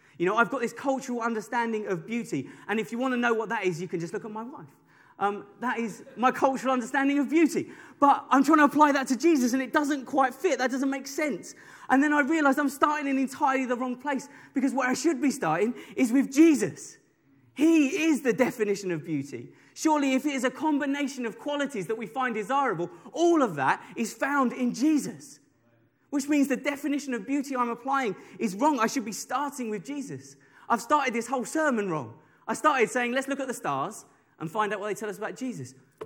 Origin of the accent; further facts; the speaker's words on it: Hornchurch, London, United Kingdom; growing up where I grew up in Hornchurch, you know, we lived on the outskirts of London.